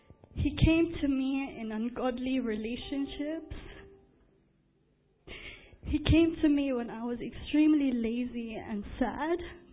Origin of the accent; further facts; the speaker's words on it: Philippines; I'm 22 years old, and I'm from the Philippines. I'm thankful to have come from a Christian family